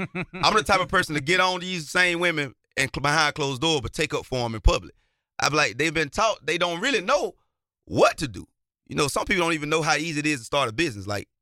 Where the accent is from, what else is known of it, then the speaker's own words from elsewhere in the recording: Millen, Georgia, United States; also born or lived in Waynesboro; But I'm really from a small town, Millen, Georgia, 3,000 people.